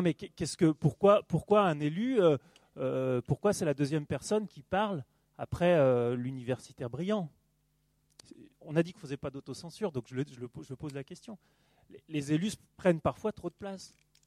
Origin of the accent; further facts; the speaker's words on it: Rédené, Brittany, France; je suis un élu de Quimperlé, mais je suis natif de Redéné.